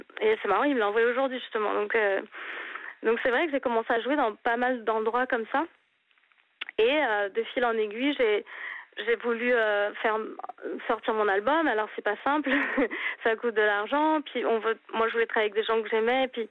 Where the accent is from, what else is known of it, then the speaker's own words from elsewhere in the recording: France; now in United States; quand on est un Français qui débarque et qui veut réussir